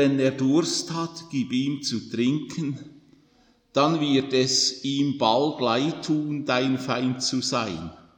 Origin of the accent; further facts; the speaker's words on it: Bern, Switzerland; Aber ich bin im Emmental aufgewachsen